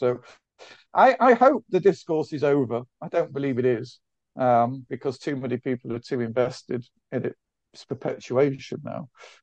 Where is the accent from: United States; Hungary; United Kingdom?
United Kingdom; Manchester, North West England; when I was 18, 19, growing up in Manchester and going to the Hacienda and listening to the … it was kind of culturally formative for me.